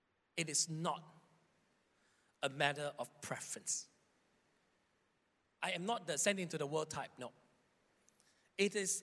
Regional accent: Sabah, Malaysia; When I was still in Sabah, I come from Sabah.

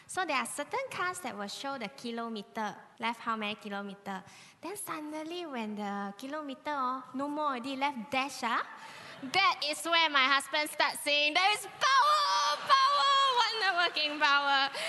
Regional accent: Batu Pahat, Johor, Malaysia; I'm originally from Batu Pahat.

